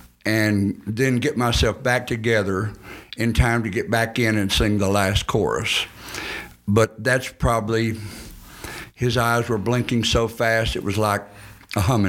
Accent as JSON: {"language": "English", "town": "Paris", "region": "Texas", "country": "United States", "tie": "born or raised there", "said": "And we left that in Paris, Texas, my hometown, mm-hmm. where I used to go and play basketball. And that's a good feeling to be able to do that for your hometown area."}